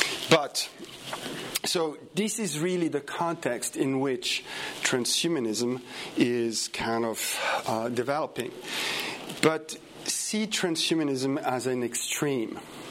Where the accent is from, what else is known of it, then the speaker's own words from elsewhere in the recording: Switzerland; I'm from Switzerland, so meters for me it's better.